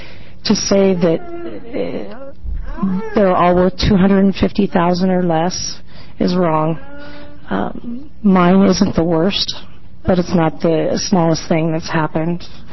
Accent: Union, Oregon, United States; also born or lived in Portland; I'm from Union, Oregon. In 1997, I was living in Portland. I've since then moved back to Union, where I was born and raised.

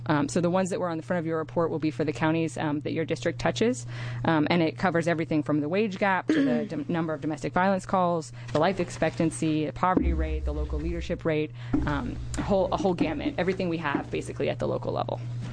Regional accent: Ashland, Oregon, United States; now in Portland, United States; and we know I'm from Southern Oregon. I was born and raised in Ashland, and now I live in Portland

